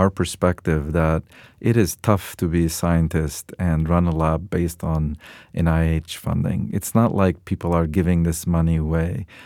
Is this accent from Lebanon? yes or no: yes; Lebanon; moved away as an adult; now in United States; Yeah, so I came to U.S. as an 18-year-old, and I was from Lebanon, where science is not very strong in the university and teaching.